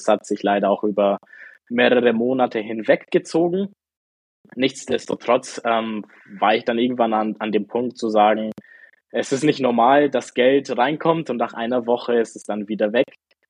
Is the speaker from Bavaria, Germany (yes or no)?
yes; Bavaria, Germany; Ich komme aus Regensburg, beziehungsweise aus einer kleinen Stadt in der Nähe von Regensburg